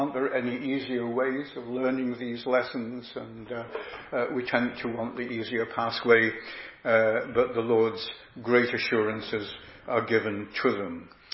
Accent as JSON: {"language": "English", "region": "Yorkshire and the Humber", "country": "United Kingdom", "tie": "born or raised there", "said": "the grammar school that I attended in Yorkshire was at the edge of a huge plateau. It was on the outskirts of my hometown, just about where the moors began"}